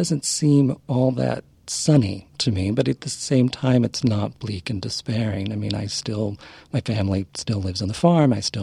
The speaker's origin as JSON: {"language": "English", "town": "Aurora", "region": "Midwest", "country": "United States", "tie": "born or raised there", "said": "and actually my town that I grew up outside of Aurora."}